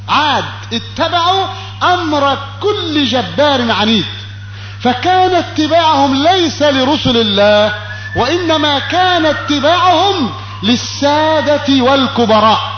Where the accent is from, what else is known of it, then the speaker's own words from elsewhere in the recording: Egypt; في بلدنا مصر مثلا هانت بلدنا على الله